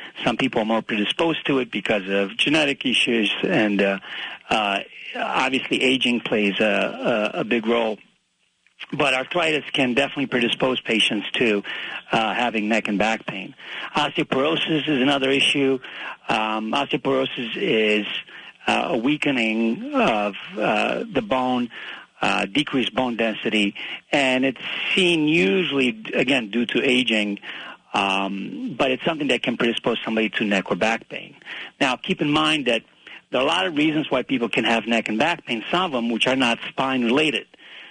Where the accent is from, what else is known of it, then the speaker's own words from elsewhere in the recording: New Jersey, United States; I'm from New Jersey, and I've been able to stick around the area